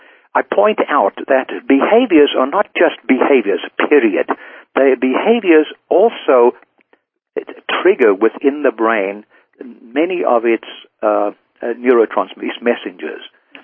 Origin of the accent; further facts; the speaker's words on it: South Africa; I grew up in South Africa where we were at 1 mile up, 5,000 feet, and there were not any mountains.